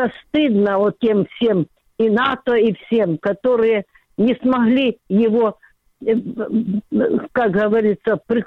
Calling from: Donetsk, Donetsk Oblast, Ukraine; Территория из Донецка.

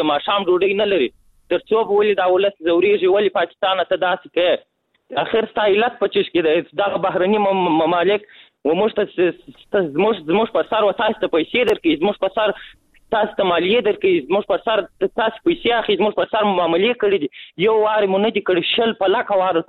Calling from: Kandahar, Afghanistan; د کندهار څخه درته په تماس کې

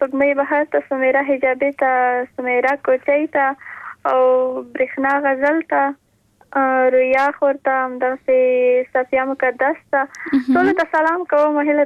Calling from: Paktika, Afghanistan; پکتیکا ولایت نه.

